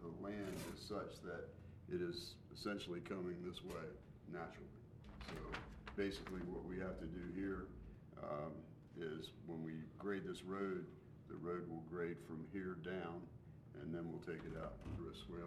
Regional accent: Milford, Delaware, United States; from Milford, Delaware

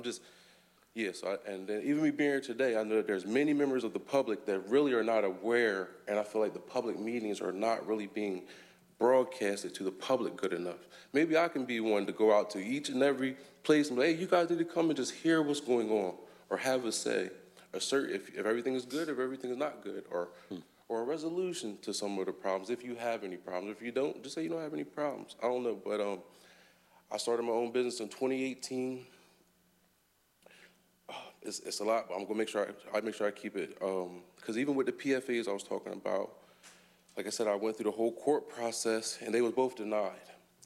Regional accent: United States; I was born and raised in Sussex County. My grandparents and their parents were as well.

